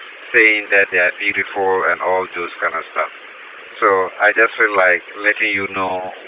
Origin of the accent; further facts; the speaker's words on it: Ghana; now in United States; I told him that I was from Ghana.